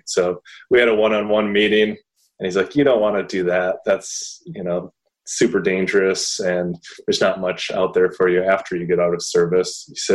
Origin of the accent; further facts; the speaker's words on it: Beaver Dam, Wisconsin, United States; And nothing remarkable about me growing up in Beaver Dam. Just went to UCPS and then Beaver Dam High School.